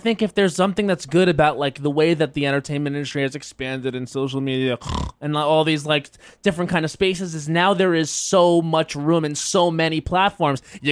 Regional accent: New York, United States; growing up on Long Island, that really formed me.

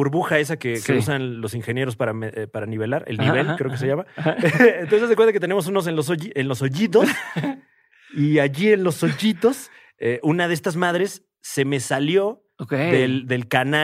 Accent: Mexico; Entonces ya, como buen mexicano.

